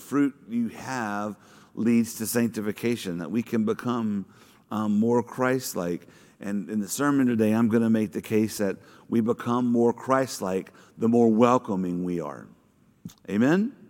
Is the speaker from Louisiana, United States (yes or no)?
yes; Louisiana, United States; child of Louisiana, I've never lived north of Richmond, Virginia in my entire life. All I know is being a Southerner from the southeastern part of the United States.